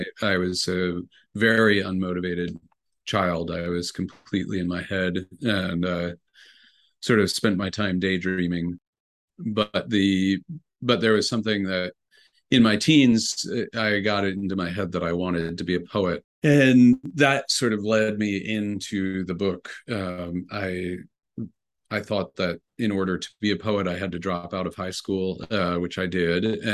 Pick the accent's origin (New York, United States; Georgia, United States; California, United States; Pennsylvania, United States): New York, United States; I grew up about 50 miles north of New York City in a tiny little town that was at the time was mainly a summer community for New Yorkers.